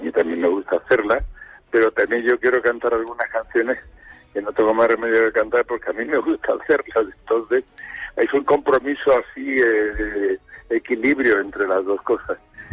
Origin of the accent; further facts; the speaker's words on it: Granada, Andalusia, Spain; Soy de Granada.